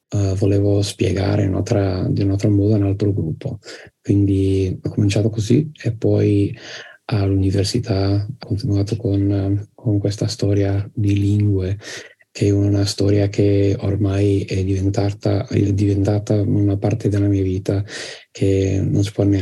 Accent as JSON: {"language": "Italian", "town": "Liverpool", "region": "North West England", "country": "United Kingdom", "accent": "Scouse", "first_language": "English", "second_language": "Italian", "said": "il mio dialetto di inglese è Scouse, è il dialetto di Liverpool, quindi questo è il primo dialetto che ho imparato da bambino, e poi ho imparato anche a parlare un inglese più standardizzato"}